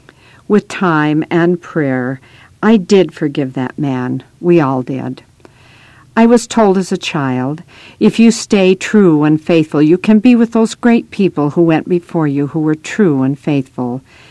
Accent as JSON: {"language": "English", "town": "Colonia Juarez", "region": "Chihuahua", "country": "Mexico", "tie": "born or raised there", "said": "I grew up in Colonia Juarez, Mexico, and had a happy childhood."}